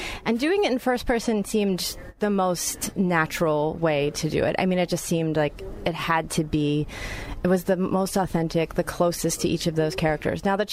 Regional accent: United States; I was born in the United States and grew up in the United States, but my father's from Panama, and I have had that dual identity my whole life of being half American, half Panamanian.

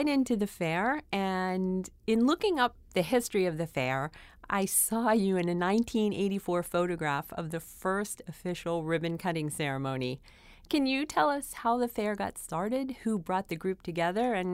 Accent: Miami, Florida, United States; Yes, my hometown is the site of the nation's largest literary festival.

